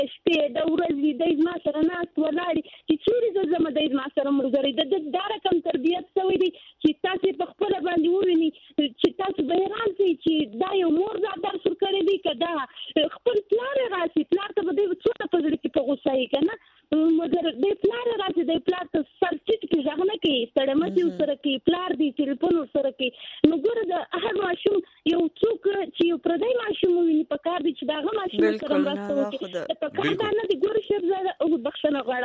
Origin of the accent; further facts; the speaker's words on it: Afghanistan; زه افغانی یم